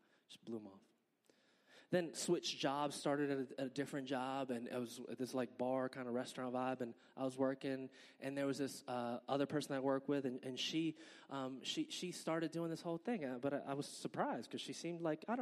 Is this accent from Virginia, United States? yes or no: yes; Virginia Beach, Virginia, United States; For me, I came to Christ because I'm from Virginia Beach, and I used to work at this surf shop, right?